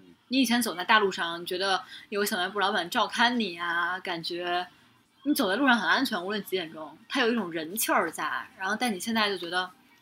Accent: Beijing, China; 我是北京胡同长大的女孩儿

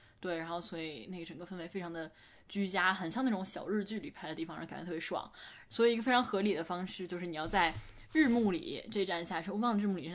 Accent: China; 然后听说我是中国人

